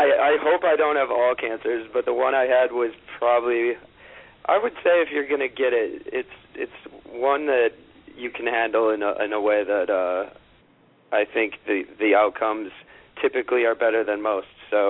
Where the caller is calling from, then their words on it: Manhattan, New York, United States; Right in Manhattan, in the heart of good old Midtown East.